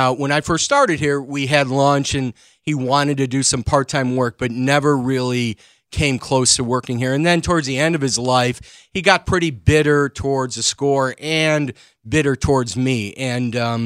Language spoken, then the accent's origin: English; Skokie, Illinois, United States; I grew up in Skokie and, you know, lived in Chicago my entire life, a short run in New York for a very short time.